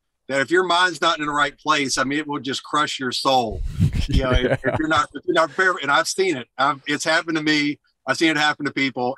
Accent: Alabama, United States; I was born and raised in Alabama. So during the summers, we would have, two a days where it's 100 degrees, 100% humidity.

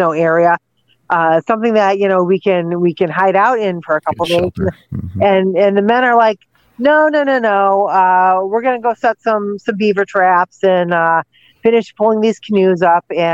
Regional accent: Great Lakes, United States; I'm from the Great Lakes, and we have lots of lake monster reports.

